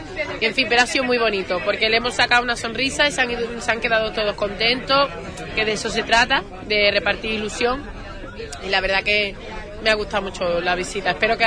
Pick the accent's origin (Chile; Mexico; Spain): Spain; Huelva, Andalusia; Yo es que nací aquí, vivo aquí, de aquí, y aquí me moriré. Porque soy así, soy de Huelva y además lo digo, no creo que no voy a salir mucho de aquí.